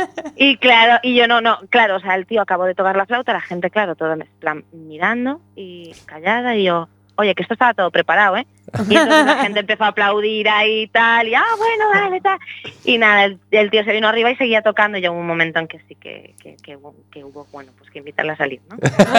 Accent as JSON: {"language": "Spanish", "town": "O Grove", "region": "Galicia", "country": "Spain", "said": "yo soy del Grove, entonces en veranito aquí hay mucho ambiente y se está muy bien"}